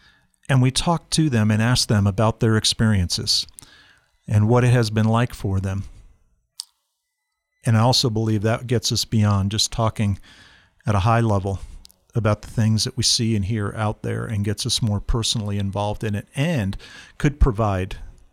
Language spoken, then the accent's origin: English; New Jersey, United States; But I come from the East Coast, state of New Jersey. New Jersey is a small state, and it's really divided north and south. And we were in the north